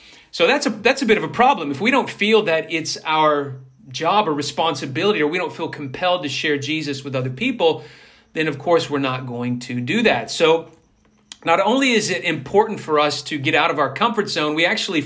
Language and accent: English; the South, United States; moved away as an adult; now in Melbourne, Australia; And I came from the United States in the South, in the Bible Belt, where you could always find, I was a campus minister there, I was reaching out to uni students